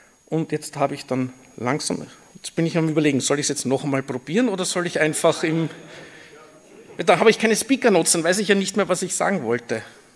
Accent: Vienna, Austria; accent: Viennese; Ich spreche Wienerisch, falls es unverständlich sein sollte, bitte irgendwie bemerkbar machen.

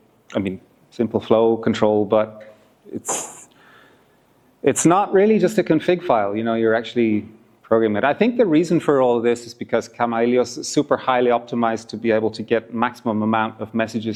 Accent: Ireland; I say root because I'm Irish. Americans would say route.

